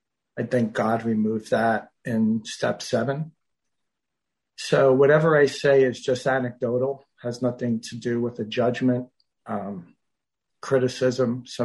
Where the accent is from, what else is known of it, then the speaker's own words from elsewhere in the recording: New York City, New York, United States; I grew up in New York City, as you may be able to tell, in a pretty large flat, for those across the pond. And went to high school, college, everything in Manhattan.